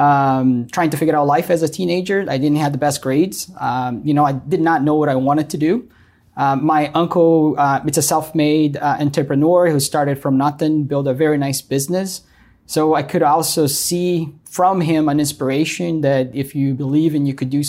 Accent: Brazil; English is a second language; I was 18 years old, just like any other teenager, living out in Brazil. I was born and raised in Brazil.

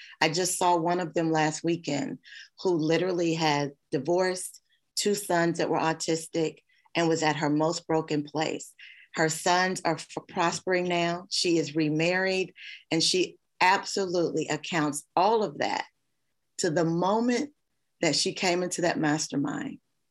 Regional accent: Kentucky, United States; I'm from Kentucky. My family is safe.

